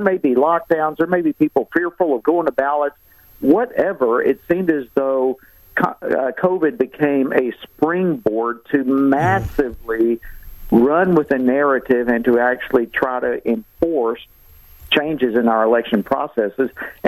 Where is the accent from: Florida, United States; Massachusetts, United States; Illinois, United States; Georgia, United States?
Georgia, United States; And, of course, I'm from Georgia. I know Georgia well